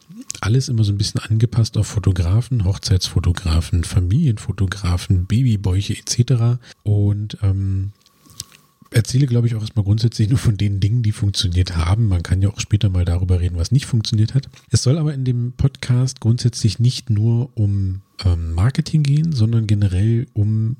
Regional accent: Cottbus, Brandenburg, Germany; Ich komme aus Cottbus und habe das Glück, dass der Spreewald nicht sehr weit weg ist.

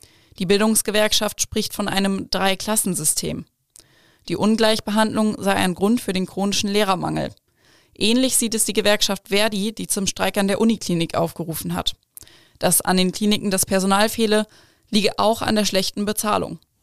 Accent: Northern Germany, Germany; born there; ich bin ein gebürtiges Nordlicht und das Moin lasse ich mir nicht nehmen.

